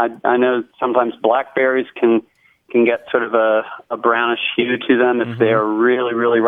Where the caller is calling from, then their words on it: Lynchburg, Virginia, United States; I'm calling from Lynchburg, Virginia.